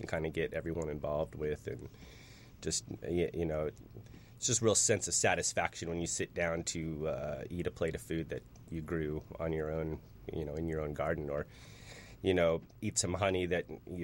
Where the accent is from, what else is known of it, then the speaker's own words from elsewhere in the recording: Colorado, United States; Well, I grew up in Colorado, and you know, it's a real agricultural based area as well